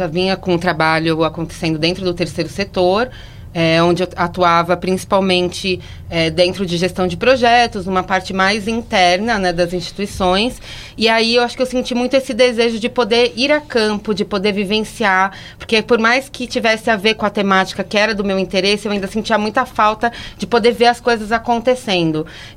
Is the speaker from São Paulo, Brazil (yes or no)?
yes; São Paulo, Brazil; eu sou nascida e criada, né, no Capão Redondo